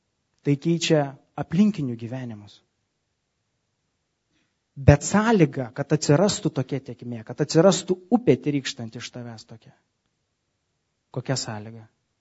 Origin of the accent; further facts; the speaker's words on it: Kaunas, Kaunas County, Lithuania; Žinot, mes kauniečiai esam užaugę prie dviejų upių. Nemonas ir Neris. Taip? Didžiausios Lietuvos upės.